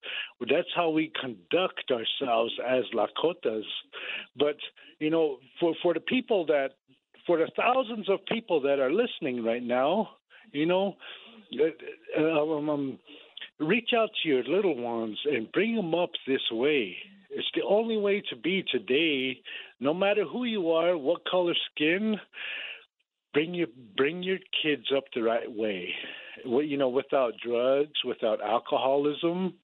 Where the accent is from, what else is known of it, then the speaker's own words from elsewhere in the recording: South Dakota, United States; I am from the Oglalusi tribe here in South Dakota